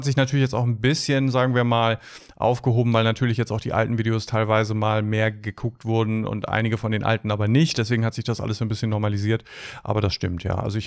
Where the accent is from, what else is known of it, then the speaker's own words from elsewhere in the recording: Northern Germany, Germany; Ich bin ja selber Norddeutscher und wir sagen ja üblicherweise Moin.